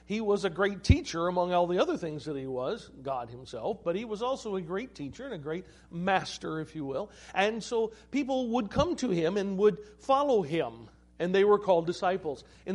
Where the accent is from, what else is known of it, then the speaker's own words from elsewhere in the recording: United States; I am one of them, you know. We would say, I'm an American. We have a certain culture in America, all right?